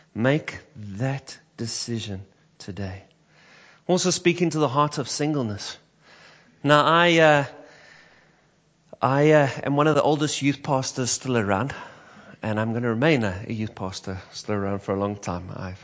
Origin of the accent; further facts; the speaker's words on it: Johannesburg, Gauteng, South Africa; maybe it was because I was from the south of Joburg, and my accent was a bit staunch